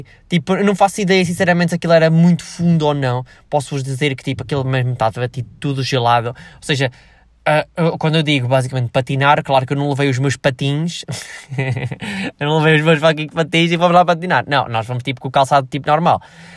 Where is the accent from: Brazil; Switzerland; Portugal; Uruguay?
Switzerland; Eu inclusive venho da Suíça, né? Tipo, nasci na Suíça, então tipo a neve é completamente normal para mim